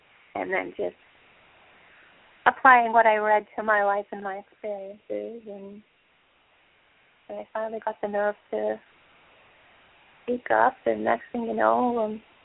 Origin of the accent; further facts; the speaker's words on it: Boston, Massachusetts, United States; born there; See, I can say that too because I was born in South Boston.